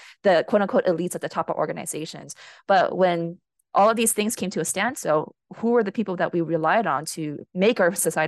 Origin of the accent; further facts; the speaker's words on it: Hawaii, United States; One of the issues that we have in Hawaii right now is that I'm from Hawaii, this is why I'm bringing it up